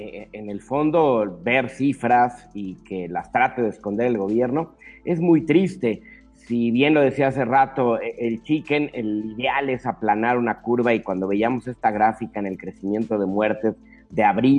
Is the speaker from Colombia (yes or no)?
no; Mexico; Simplemente vamos a cuidarnos como mexicanos